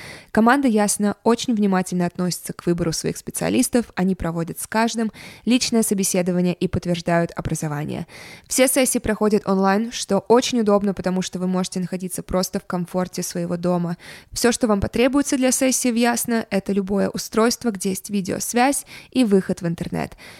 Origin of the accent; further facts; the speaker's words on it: Saint Petersburg, Russia; Я родилась и выросла в Санкт-Петербурге, в России. Мои родители из Кыргызстана. Также часть моей семьи жила и живет в Киеве, поэтому с детства я регулярно туда ездила.